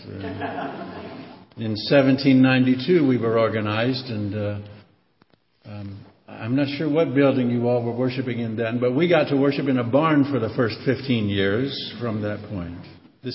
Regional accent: Midwest, United States; I grew up in the Midwest, where the way that we tended to start churches was one group of people in a church would get mad at another group of people

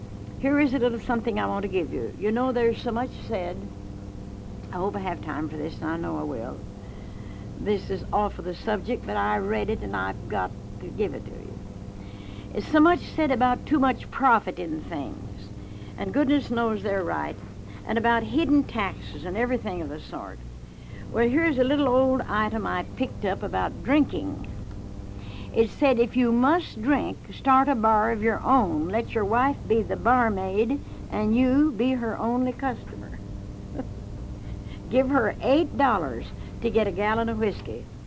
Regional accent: Carthage, Missouri, United States; I was born in Carthage, Missouri, and I learned to read in the Carthage Press.

